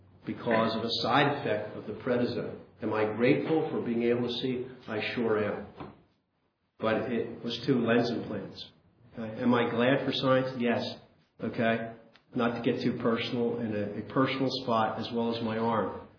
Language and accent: English; Philadelphia, Pennsylvania, United States; born there; now in Pittsburgh, United States; I was born in Philadelphia. I'm in Pittsburgh.